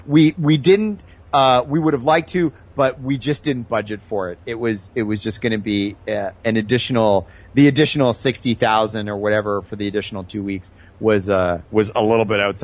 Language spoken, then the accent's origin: English; Canada; now in Taiwan; as a Canadian, I'm also from a country that has national healthcare. And I want to say, you know, I'm always making comparisons between my experience of living in Canada under national healthcare and living in Taiwan.